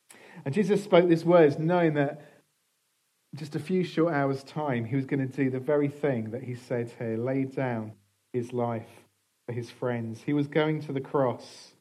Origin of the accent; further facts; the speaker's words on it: United Kingdom; But because we're British, what happened was we all queued up.